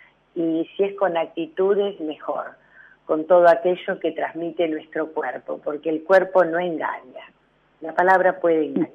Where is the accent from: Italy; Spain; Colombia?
Italy; aunque yo soy italiano y trabajamos con Italia